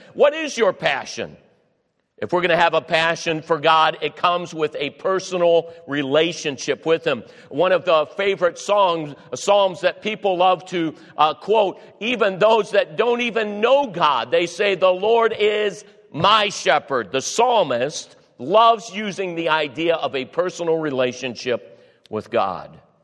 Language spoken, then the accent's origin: English; Cleveland, Ohio, United States; I grew up in Cleveland, Ohio, and through the preaching of my pastor, Dr. Roy Thompson